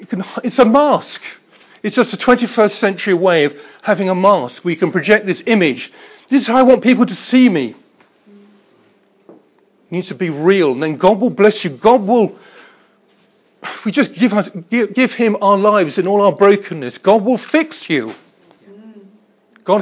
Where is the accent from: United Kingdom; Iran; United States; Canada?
United Kingdom; I understand, because I am very British, and I had for so many years a great English reserve, stiff upper lip, old chap.